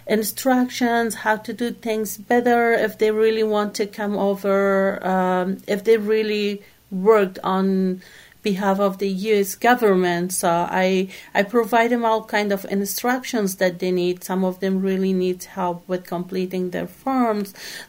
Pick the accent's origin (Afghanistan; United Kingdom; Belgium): Afghanistan; Kabul; now in United States; I'm from Afghanistan. I'm originally from Kabul, Afghanistan, and I have came to U.S. Through SIV as well.